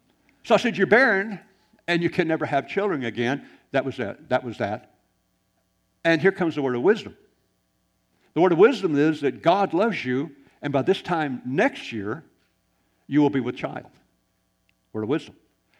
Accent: the South, United States; I'm from the South, but I'm quick.

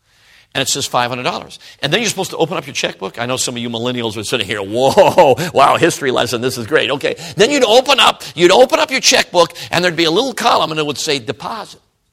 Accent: Southern United States, United States; Okay, but anyway, I'm a southerner, okay.

